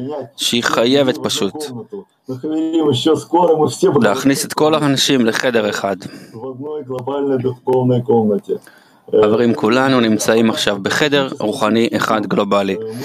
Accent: Odesa, Odesa Oblast, Ukraine; now in Israel; אני יצאתי מאודסה, הייתה לי קבוצה, הגעתי לכאן, נולדתי בעשירייה.

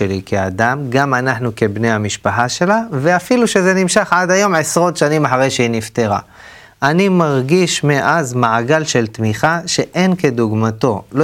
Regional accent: Elyashiv, Central District, Israel; כשהייתי ילד, פעם יותר בגיל 9, אם אני זוכר טוב, אז אמא שלי, זיכרונה לברכה, חלתה בסרטן. היא הייתה גננת, היא הייתה גננת במושב שלנו, במושב אלישיב

